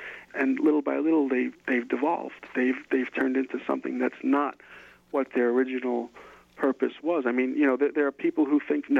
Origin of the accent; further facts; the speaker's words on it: New York City, New York, United States; I grew up in and around New York City, I always went there